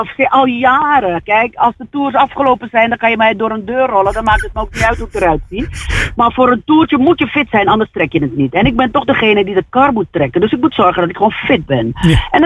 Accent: Suriname; Ja, maar voor mezelf, als Surinaamse, wil ik gewoon ooit een Surinaams album uit.

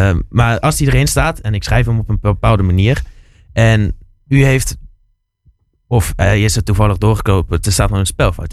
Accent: Capelle aan den IJssel, South Holland, Netherlands; Hoe belangrijk is het nog dat wij als Nederlanders of als Capellenaar nog goed Nederlands schrijven?

